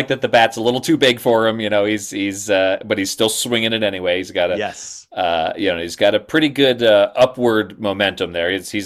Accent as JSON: {"language": "English", "town": "Philadelphia", "region": "Pennsylvania", "country": "United States", "said": "Well, I'm from Philadelphia and he's the iconic one in my mind too."}